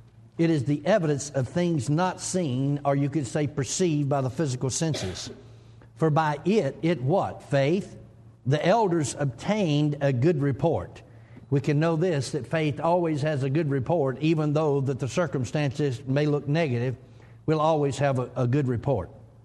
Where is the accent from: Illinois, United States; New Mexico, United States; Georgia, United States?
Georgia, United States; just my home state of Georgia, even though I live in Oklahoma now